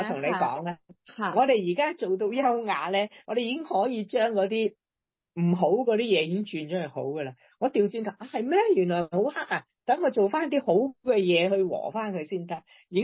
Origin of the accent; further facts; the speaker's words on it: China; 我哋中国人嘅习俗系咁样噶嘛